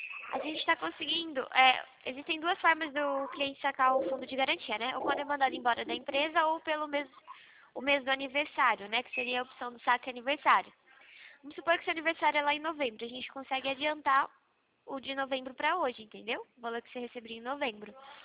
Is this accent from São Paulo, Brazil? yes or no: yes; Rio Claro, São Paulo, Brazil; Eu sou do interior de São Paulo, Rio Claro, São Paulo